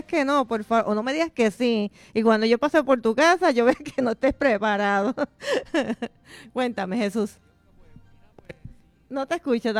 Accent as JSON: {"language": "Spanish", "country": "Puerto Rico", "said": "Tenemos que estar preparados, pero como siempre, somos puertorriqueños."}